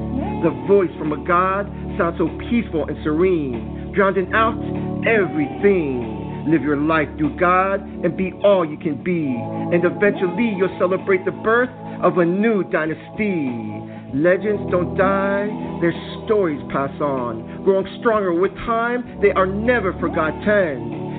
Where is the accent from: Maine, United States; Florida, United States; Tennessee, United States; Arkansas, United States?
Florida, United States; Miami; now in Orlando, United States; I am a poet here in Orlando, Florida right now. Originally, I'm from Miami. That is my hometown.